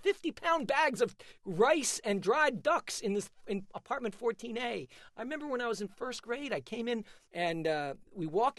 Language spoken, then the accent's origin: English; Manhattan, New York, United States; Well, I grew up in a cocoon where, you know, the four people who thought that way all lived, and they didn't know there were any other people.